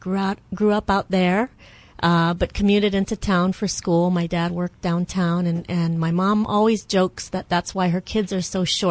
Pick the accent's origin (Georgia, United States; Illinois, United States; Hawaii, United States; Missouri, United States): Hawaii, United States; Mililani; also born or lived in Kalihi; I was born here in Hawaii at Kapi'olani Hospital, and my family, my mom, my dad, and initially just me, started out in Kalihi. And when I was just a few years old, my parents moved out to Mililani.